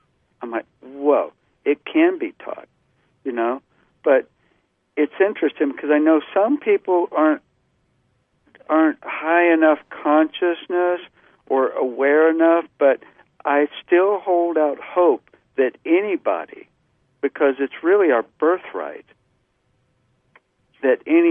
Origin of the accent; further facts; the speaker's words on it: Georgia, United States; When I was 16, I grew up in Georgia, and at this point when I was in high school, I was living in a county that was one of the most redneck counties in all of Georgia.